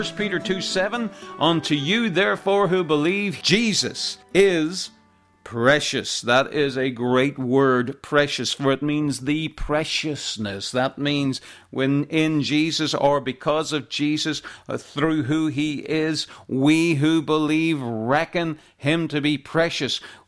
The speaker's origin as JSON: {"language": "English", "country": "Ireland", "said": "I'm from Ireland, as you know, and I'm from a wee village called Maharaa"}